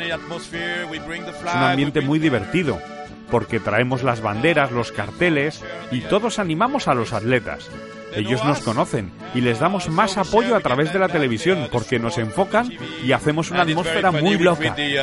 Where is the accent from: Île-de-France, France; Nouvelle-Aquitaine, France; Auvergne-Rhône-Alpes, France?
Auvergne-Rhône-Alpes, France; Spanish is a second language; Esquío, estoy retirado, esquío todos los días. Soy de Francia, de los Alpes, cerca de Megève, Mont Blanc.